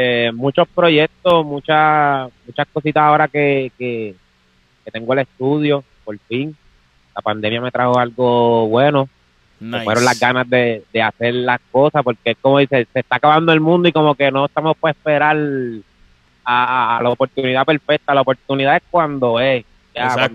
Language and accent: Spanish; Puerto Rico; Y salimos todos a defender, como quien dice, el orgullo patriótico de que somos puertorriqueños